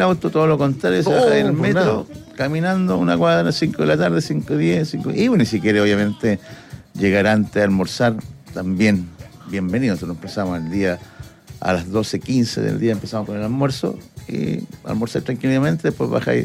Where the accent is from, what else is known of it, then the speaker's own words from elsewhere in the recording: Chile; No hay nada que hacer, pues somos chilenos.